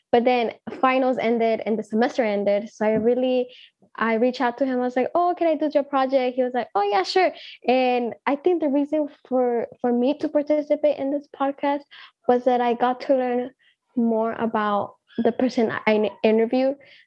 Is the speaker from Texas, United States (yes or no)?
yes; Oak Cliff, Texas, United States; growing up in Oak Cliff, seeing, you know, not enough representation, not enough ethnic studies classes for us to take